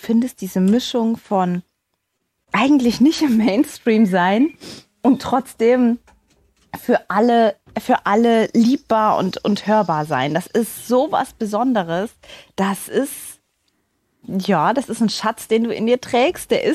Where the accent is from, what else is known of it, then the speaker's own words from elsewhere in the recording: Saarland, Germany; in meinem Heimatland, in meinem Heimatbundesland, dem Saarland, habe ich den Song zum ersten Mal gehört